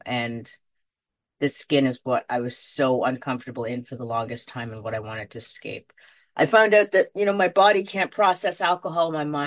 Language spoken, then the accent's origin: English; Jamaica; born there; I was born in Jamaica, you know, 19 to picture it, Jamaica, 1971.